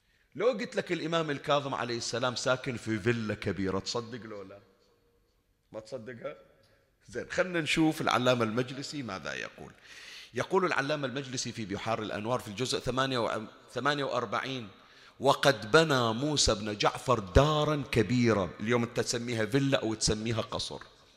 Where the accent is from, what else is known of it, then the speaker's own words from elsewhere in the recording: Bahrain; كثير حوادث مرت من هالنوع عندنا بالبحرين وغير البحرين